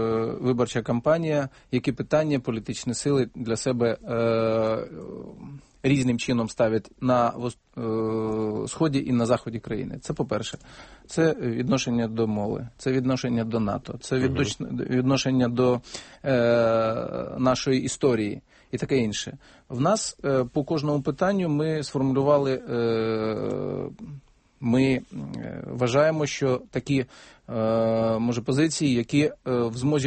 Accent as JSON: {"language": "Ukrainian", "region": "Crimea", "country": "Ukraine", "tie": "born or raised there", "first_language": "Mordvin", "second_language": "Ukrainian"}